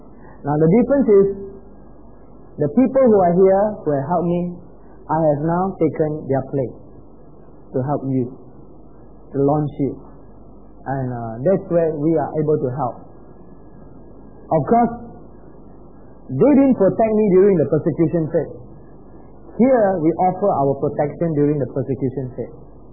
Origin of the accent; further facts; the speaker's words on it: Penang, Malaysia; moved away as an adult; also born or lived in Kuala Lumpur / United States; So I moved from Penang to KL. I was from Penang. And after the seminary, I never thought of changing a town, so I still was in Penang, based on ministry in Penang.